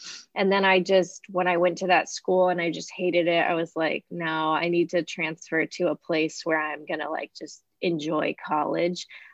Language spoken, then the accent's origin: English; Los Angeles, California, United States; Yeah, when I was 10 years old, I grew up in Los Angeles.